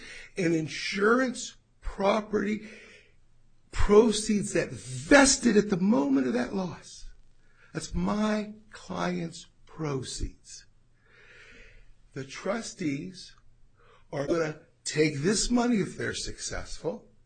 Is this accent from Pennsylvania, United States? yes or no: yes; Erie, Pennsylvania, United States; I'm from Erie, Pennsylvania, and I represent Park Restoration.